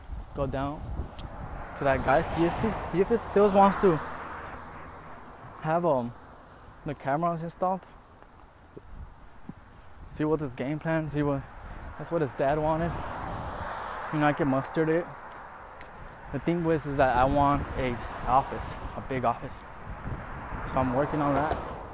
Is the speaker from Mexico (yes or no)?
yes; Mexico; first language Spanish; English is a second language; I speak Spanish, by the way, so if you hear my accent, just know that I am a Mexican. 28-year-old Mexican.